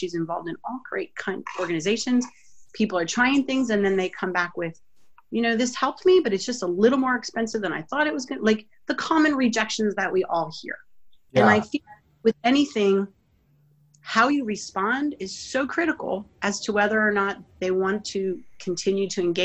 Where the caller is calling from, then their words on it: Georgia, United States; I am currently in Georgia. I'm back home just north of Atlanta.